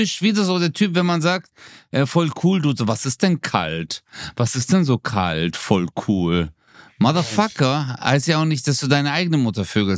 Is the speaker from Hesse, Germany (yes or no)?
no; Gelsenkirchen, North Rhine-Westphalia, Germany; ich bin in Gelsenkirchen aufgewachsen. Mein Leben war so hart in einem Einfamilienhaus.